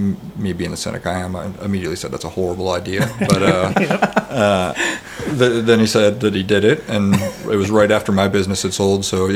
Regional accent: Lawrence, Michigan, United States; I'm from this very small town called Lawrence. Nobody's ever heard of it.

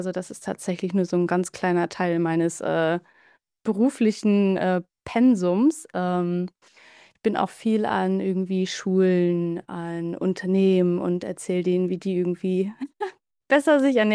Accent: Hamburg, Germany; Ich komme aus Hamburg oder bei Hamburg.

